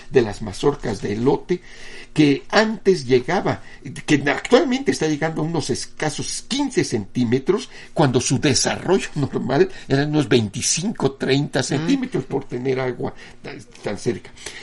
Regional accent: Mexico; es nuestra obligación como mexicanos conocer nuestros ríos, nuestras montañas, nuestros cultivos, nuestro subsuelo

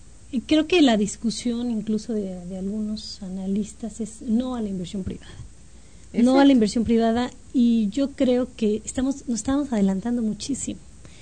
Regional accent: Mexico

